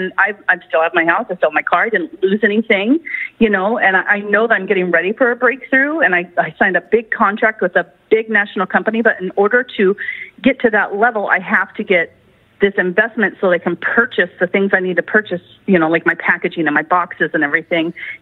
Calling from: Eagle River, Alaska, United States; I'm calling from Eagle River.

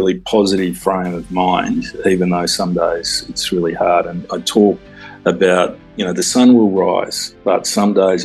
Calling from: Shepparton, Victoria, Australia; So I join you from Yorta Yorta country here in the Goulburn Valley of Northern Victoria in Shepparton.

